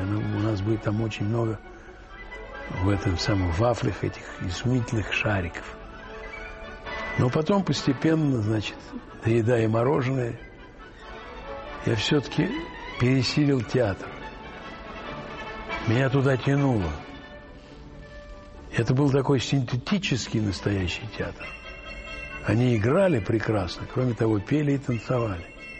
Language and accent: Russian; Moscow, Russia; Двойной москвич. Родился я на Матросской тишине, но тоже напротив психиатрической больницы, тюрьмы, рынка.